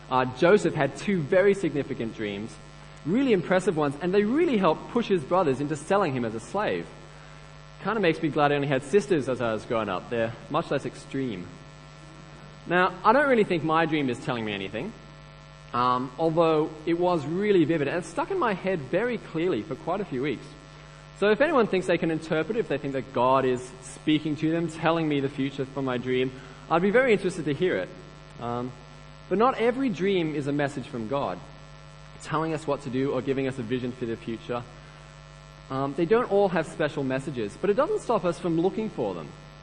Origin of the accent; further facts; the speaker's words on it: Pakistan; So I was at my old school where I grew up in Pakistan